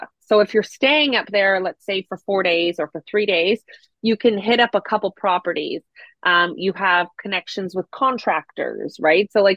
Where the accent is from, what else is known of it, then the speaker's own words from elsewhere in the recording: Brampton, Ontario, Canada; No, I grew up in Brampton.